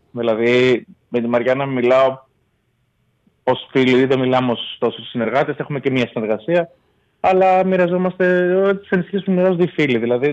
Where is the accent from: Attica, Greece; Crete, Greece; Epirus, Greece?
Epirus, Greece; Ioannina; Κατάγομαι από τα Γιάννα, έχω τελειώσει και το μουσικό στα Γιάννα